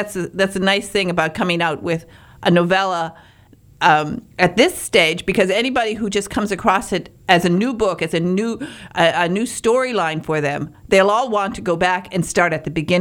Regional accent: Michigan, United States; Oh, yes. I'm from the Upper Peninsula. I'm a Youper.

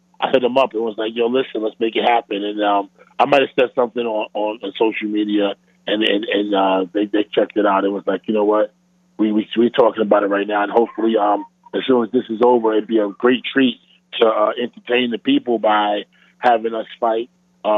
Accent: Brooklyn, New York, United States; I'm from Brownsville, which is just like Philadelphia.

